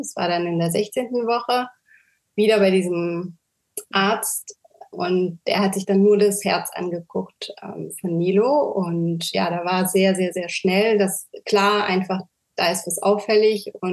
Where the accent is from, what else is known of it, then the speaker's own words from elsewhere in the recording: Luxembourg; ich bin 36 Jahre alt, ich komme aus Luxemburg